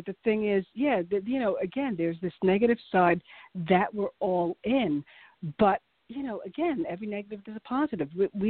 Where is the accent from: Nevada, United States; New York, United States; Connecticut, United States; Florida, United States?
New York, United States; New York City; you know, again, I'm a New Yorker. New York is going to turn this around.